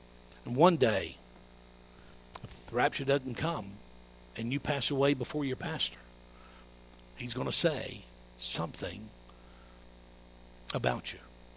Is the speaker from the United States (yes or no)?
yes; Georgia, United States; I grew up in Georgia. And the Georgia State Fair came every year.